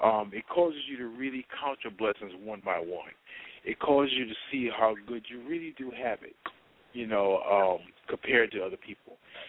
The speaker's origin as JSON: {"language": "English", "region": "South Carolina", "country": "United States", "tie": "born or raised there", "said": "where I grew up in South Carolina, we've gone through some different storms and even non-storm situations"}